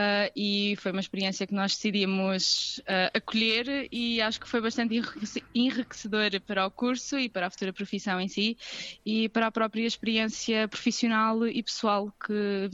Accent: Ukraine; Portuguese is a second language; Não sou portuguesa, sou ucraniana, mas considero-me uma portuguesa já.

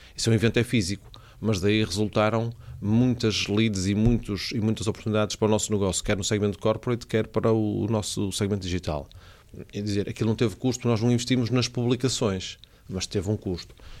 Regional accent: Norte, Portugal; estávamos a transformar-nos numa confecção que tantas temos lá no Val do Ave, de onde eu venho, não é?

